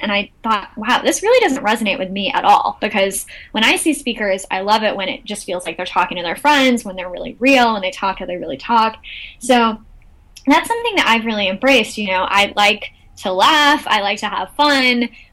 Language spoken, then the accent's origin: English; Texas, United States; Yeah, listen, I'm from Texas, so we have, like, Tex-Mex.